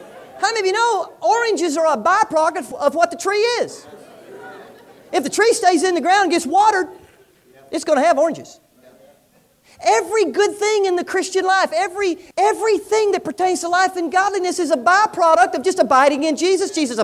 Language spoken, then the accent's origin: English; Orlando, Florida, United States; I grew up in Orlando, Florida, and we grew up in the orange groves.